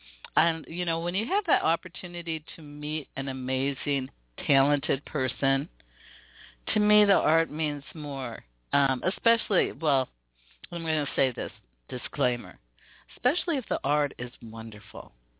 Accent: Seattle, Washington, United States; I want to be instrumental in making some things happen right here in my hometown, because I do recognize the talents. And there are people reaching out to me. Man, this past week, I've had 3 people reach out to me about wanting to come to Seattle

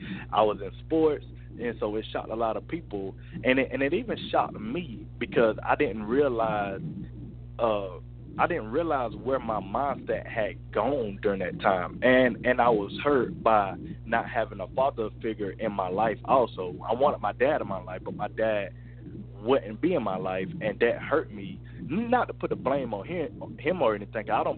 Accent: Lawrenceville, Georgia, United States; I did most of my growing up in Gwinnett County, around Lawrenceville area, Norcross.

